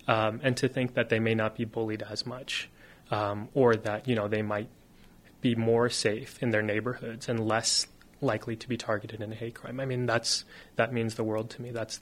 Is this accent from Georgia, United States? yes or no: no; San Antonio, Texas, United States; And growing up in San Antonio, I find myself constantly having to explain who I am, what I practice, why I look the way that I look.